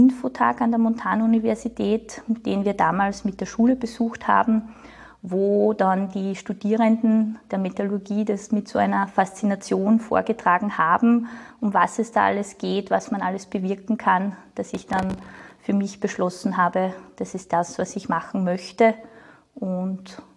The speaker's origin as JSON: {"language": "German", "region": "Styria", "country": "Austria", "tie": "born or raised there", "said": "ich bin in der Steiermark geboren und auch in der Obersteiermark aufgewachsen, habe aber ein humanistisches Gymnasium besucht mit sprachlichem Schwerpunkt, habe eigentlich 4 Sprachen gelernt"}